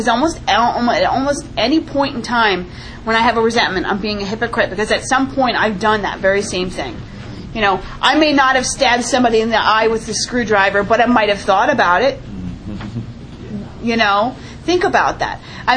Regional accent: New York, United States; I'm from the New York area, so forget it.

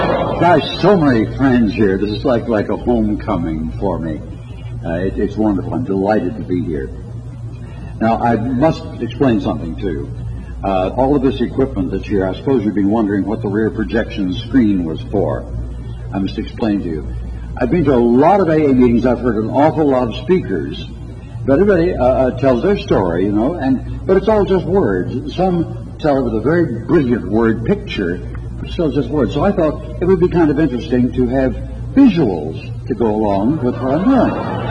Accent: San Francisco, California, United States; also born or lived in Tulsa, Oklahoma; I say I grew up in San Francisco. I did. Was not born in San Francisco. I was born in Tulsa, Oklahoma.

